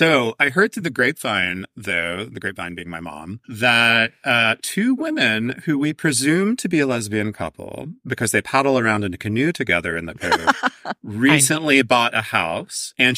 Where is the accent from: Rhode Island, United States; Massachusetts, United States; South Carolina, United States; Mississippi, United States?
South Carolina, United States; I am from South Carolina originally, which parts of which I love, but of course is a very conservative place.